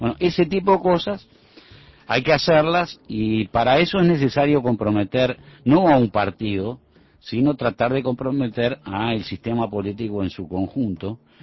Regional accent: Uruguay

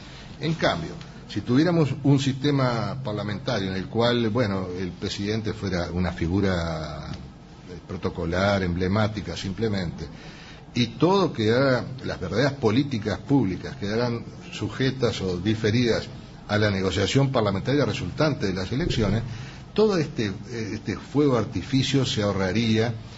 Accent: Paysandú, Uruguay; Yo, de chico yo escuchábamos en Paysandú

